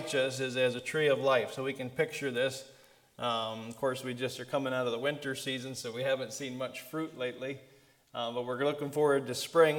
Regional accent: Wisconsin, United States; I'm from Wisconsin originally, so I understand how that works.

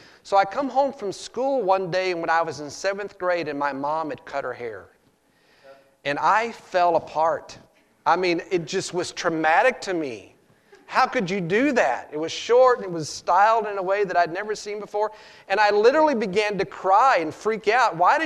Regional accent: Texas, United States; And growing up in Texas, you know, and my mom

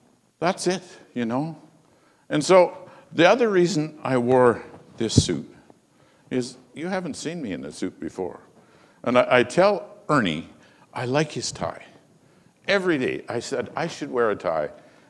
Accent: Hythe, Alberta, Canada; I was born in Hythe. Can you believe that? In Hythe. And 70 years later, I'm still in Hythe.

